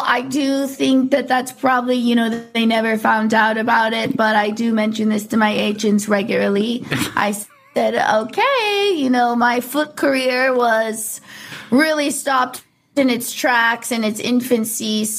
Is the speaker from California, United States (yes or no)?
yes; California, United States; Yes, how could you tell? I grew up in Orange County.